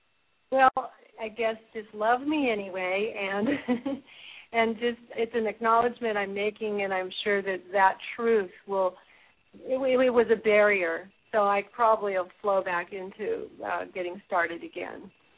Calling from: Ashland, Oregon, United States; from Ashland, Oregon.

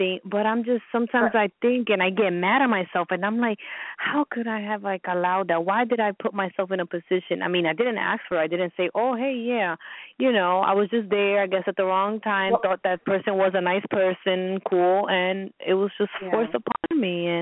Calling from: New York, United States; I'm calling from New York.

